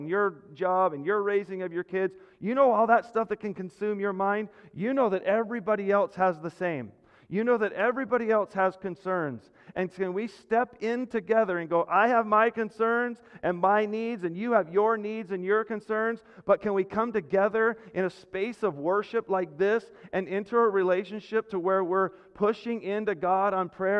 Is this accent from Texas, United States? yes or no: no; El Monte, California, United States; It's always been my life's dream, is when I was growing up in El Monte, about 75 miles that way. And that's where I grew up, sorry, but don't hate me.